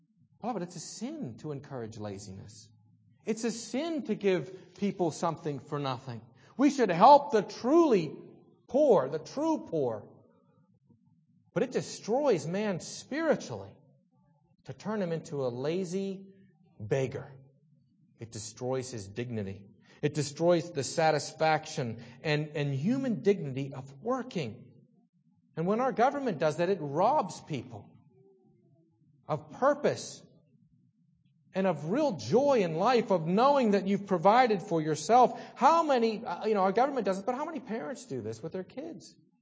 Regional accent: Salzburg, Austria; I'm sitting there, you know, I'm from Salzburg.

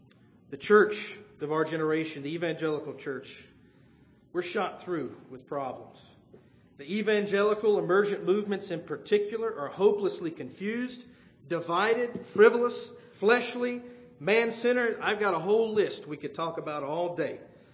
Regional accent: the South, United States; accent: Southern; I grew up in the South, as most of you know, if you can't pick up my accent. And I grew up hearing this phrase. It was part of my culture.

